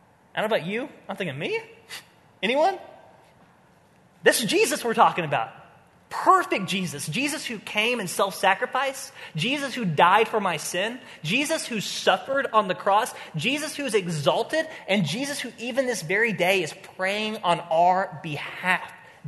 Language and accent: English; Oklahoma, United States; I grew up in Oklahoma. Not a lot going on there. But I grew up in Oklahoma